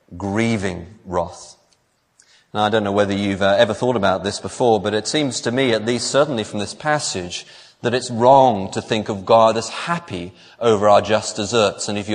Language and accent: English; England, United Kingdom; Maybe it's because I'm English